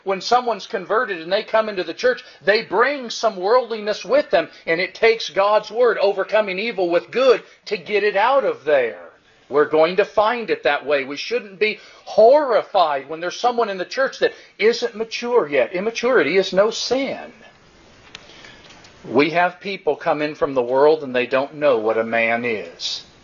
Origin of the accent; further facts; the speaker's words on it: Concord, California, United States; I was raised in the Bay Area in Concord, and I've been to this building a lot when I was growing up